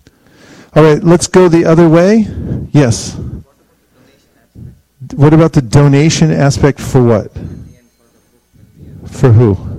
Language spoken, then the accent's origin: English; California, United States; I'm from California, where are you from?